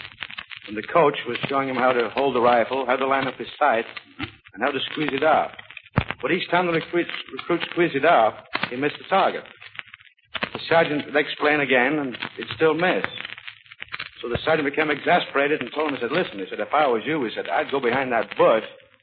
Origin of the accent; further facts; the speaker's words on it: Liverpool, North West England, United Kingdom; also born or lived in Boston, United States; I was born in Boston, Massachusetts, but I was educated in England. Where? Liverpool.